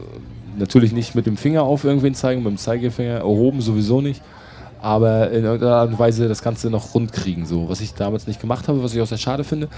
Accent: East Germany, Germany; ich komme ja aus dem Osten

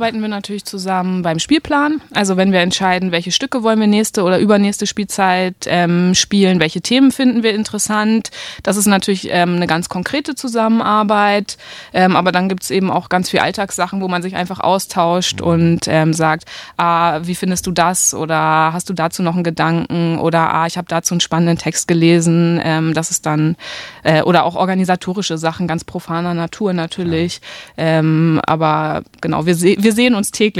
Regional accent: Hamburg, Germany; Ich bin in Hamburg aufgewachsen

